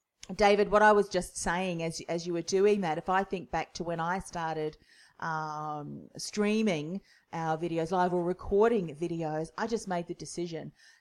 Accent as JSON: {"language": "English", "country": "New Zealand", "said": "I'm originally from New Zealand too, and we, you know, we kind of take the mickey out of ourselves."}